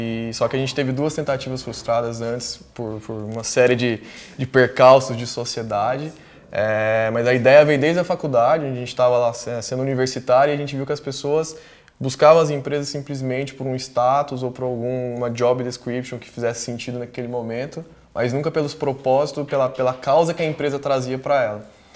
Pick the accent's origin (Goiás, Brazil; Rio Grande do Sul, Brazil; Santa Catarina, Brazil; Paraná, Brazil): Goiás, Brazil; Goiânia; now in São Paulo, Brazil; Eu sou de Goiânia, vim para São Paulo buscar fazer uma faculdade aqui.